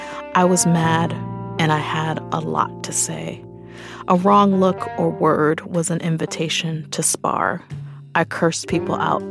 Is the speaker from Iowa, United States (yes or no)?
no; Brooklyn, New York, United States; I'm a writer born and raised in Brooklyn.